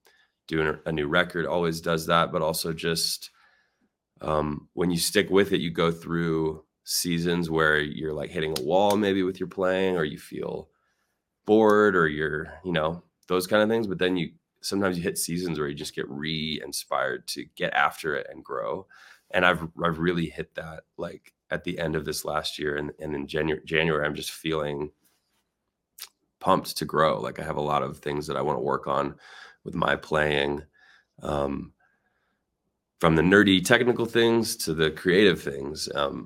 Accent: Colorado, United States; So I'm from Colorado, so I'm definitely pulling for the Niners.

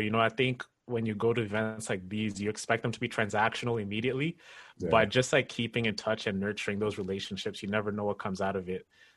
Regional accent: Kenya; You know, we immigrated from Kenya, and my dad is like highly educated.

